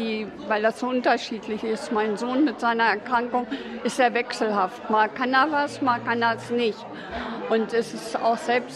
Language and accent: German; Duderstadt, Lower Saxony, Germany; Ich komme hier aus Duderstadt und bin 72 Jahre